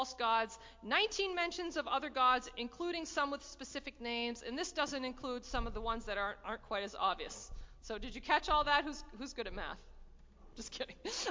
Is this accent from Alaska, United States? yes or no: no; New Hampshire, United States; I grew up in New Hampshire, she lived in Vermont.